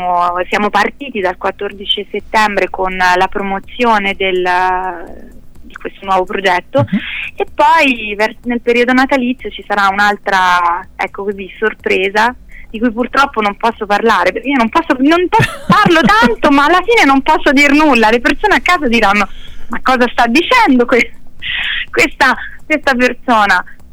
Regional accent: Switzerland; born there; sono nata in Svizzera, e quindi ho negli occhi veramente, ecco, il profumo e il respiro di queste vallate

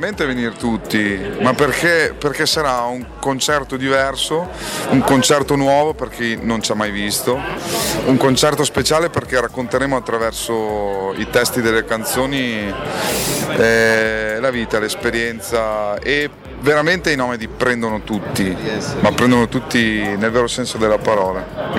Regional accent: Padua, Veneto, Italy; Io sono padovano, sono veneto, sono orgoglioso di esserlo, ma per i giusti motivi però. Ho vissuto fino all'86, io sono del 73, ho vissuto fino all'86 con mio nonno

